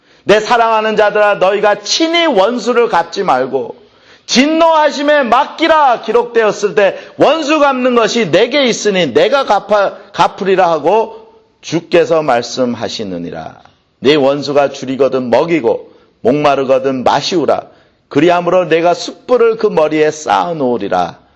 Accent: South Korea; 나도 한국 사람인데 너무나 많이 봤어요

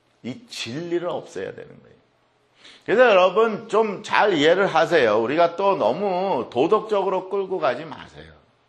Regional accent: United States; 근데 나도 미국 사람이니까.

